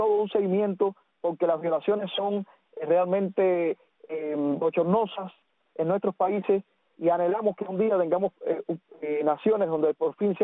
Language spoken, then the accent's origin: Spanish; Cuba; nosotros como cubanos